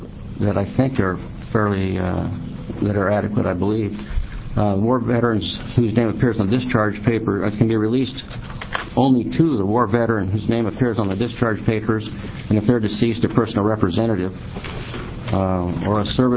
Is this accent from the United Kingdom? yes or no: no; Eugene, Oregon, United States; from Eugene, Oregon.